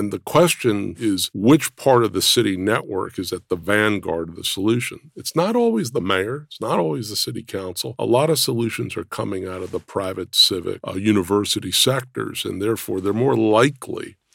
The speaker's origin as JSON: {"language": "English", "town": "Brooklyn", "region": "New York", "country": "United States", "tie": "born or raised there", "said": "I grew up in Brooklyn, New York. So walking to the park or walking to the beach, I grew up right near the Atlantic Ocean, near Coney Island."}